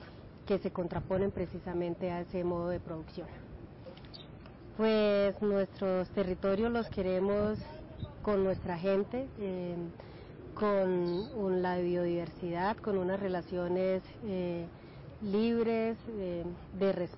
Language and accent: Spanish; Arauca, Colombia; vengo del departamento de Arauca, de la región del Centro Oriente. Arauca está al oriente de Colombia, límites con la hermana República Bolivariana de Venezuela.